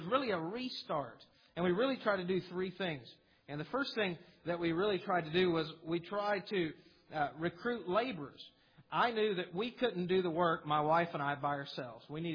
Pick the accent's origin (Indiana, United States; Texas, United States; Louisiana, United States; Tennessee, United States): Tennessee, United States; Newport; born there; I was born in Newport, Tennessee.